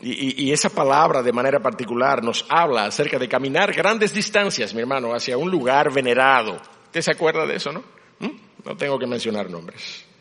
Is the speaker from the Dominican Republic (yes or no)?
yes; La Vega, Dominican Republic; Yo vengo de un campo, mi hermano. Yo nací en La Vega, en un campo de La Vega.